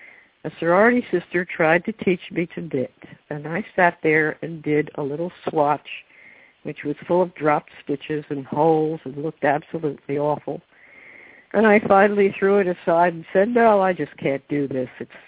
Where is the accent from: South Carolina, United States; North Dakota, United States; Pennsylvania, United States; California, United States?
Pennsylvania, United States; Well, I grew up in a suburb of Philadelphia, and I attended the University of Pennsylvania